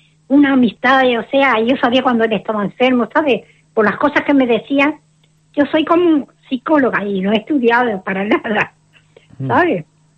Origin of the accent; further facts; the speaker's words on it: Ingenio, Canary Islands, Spain; also born or lived in Equatorial Guinea; Y soy del Carrizal de Ingenio. Uh-huh. Soy del Carrizal de Ingenio, lo que pasa es que la vida... Me casé, o sea, y estamos viviendo aquí hace muchos años. Hicimos la casa, y, o sea, que vinimos de la Guinea Española ya.